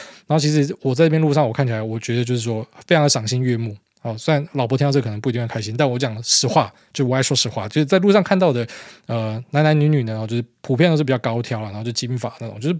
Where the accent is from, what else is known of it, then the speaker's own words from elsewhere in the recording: Italy; Chinese is a second language; 可能是因为台湾的口味跟我们意大利人的口味是有一点差距